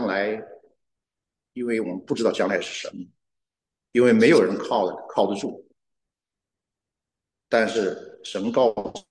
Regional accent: China; 我们都是中国人。

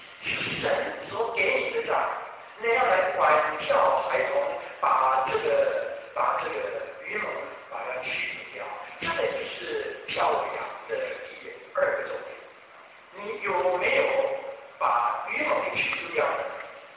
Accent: China; 这个也是我们中国人最喜欢的。

